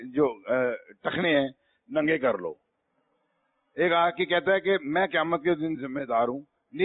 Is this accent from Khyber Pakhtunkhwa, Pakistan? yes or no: no; Lahore, Punjab, Pakistan; میں لاہور سے آیا ہوں